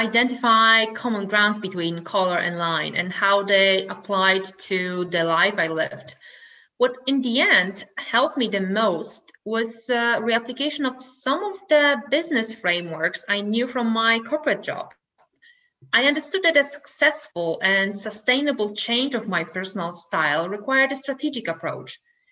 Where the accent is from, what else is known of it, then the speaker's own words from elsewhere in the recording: Poland; English is a second language; I was about to move back to my home country, Poland